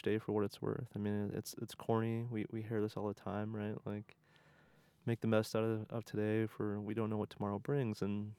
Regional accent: Midwest, United States; Having been a Midwestern boy. I did learn to say y'all, and I still drop it from time to time.

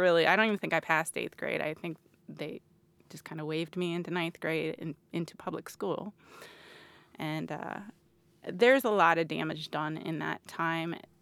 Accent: Muncie, Indiana, United States; You know, so I'm from Muncie, which is a smaller town in Indiana, and was born in 1970 in Muncie

